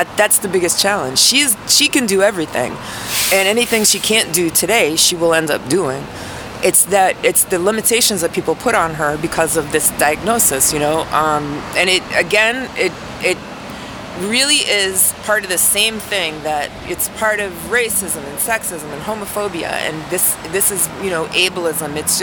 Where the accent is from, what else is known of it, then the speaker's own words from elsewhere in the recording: New York, United States; moved away; being a New Yorker and all, or a former New Yorker